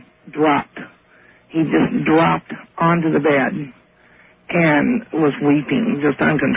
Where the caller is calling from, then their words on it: Lincoln, Nebraska, United States; I'm calling from Lincoln, Nebraska, and I'm listening to you at KFAB.